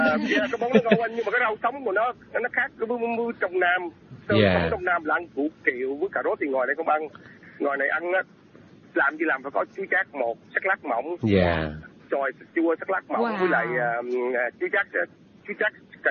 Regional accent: Tam Kỳ, Quang Nam, Vietnam; em là chính gốc Tam Kỳ đó.

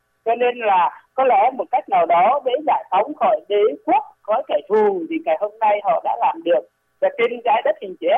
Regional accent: Northern Vietnam, Vietnam; tôi là một người ở miền Bắc, tôi sinh ra ở miền Bắc, tôi lớn lên ở miền Bắc. Tôi lại sinh ra sau những ngày giải phóng

